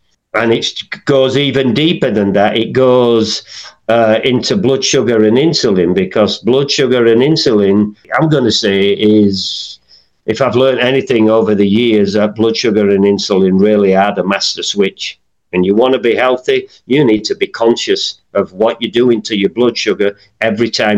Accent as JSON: {"language": "English", "region": "England", "country": "United Kingdom", "tie": "born or raised there", "said": "when I was a teenager in growing up in England in the mid 70s"}